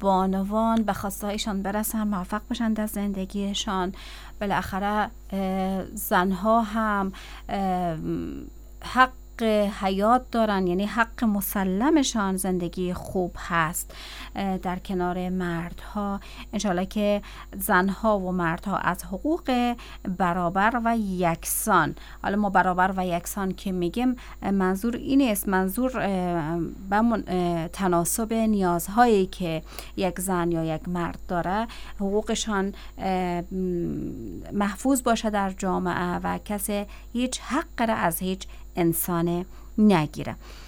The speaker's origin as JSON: {"language": "Persian", "region": "Herat", "country": "Afghanistan", "said": "از هرات هستم"}